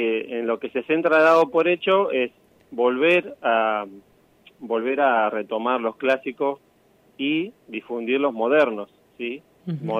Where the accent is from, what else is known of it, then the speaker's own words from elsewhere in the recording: Intendente Alvear, La Pampa, Argentina; now in Salta, Argentina; De Intendente Alvear.